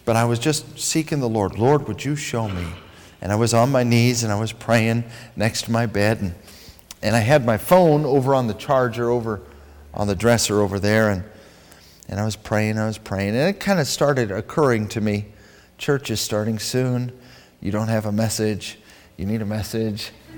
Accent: Los Angeles, California, United States; born there; But I was born in Los Angeles. Maybe I'm supposed to go to Los Angeles.

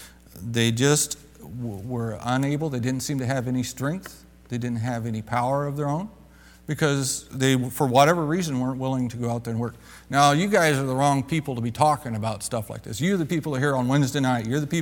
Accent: Midwest, United States; Of course, I grew up in the Midwest.

